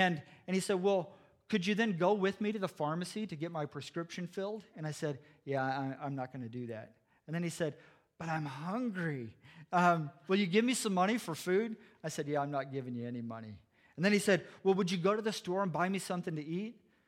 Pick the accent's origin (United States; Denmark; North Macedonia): United States; I'm an American, you know?